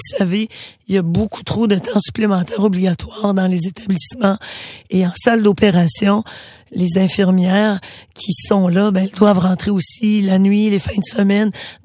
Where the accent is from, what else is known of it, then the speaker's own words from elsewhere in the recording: Amqui, Quebec, Canada; Si vous prenez l'hôpital d'Amqui, il y a 5000 de population, c'est ma ville natale je connais bien.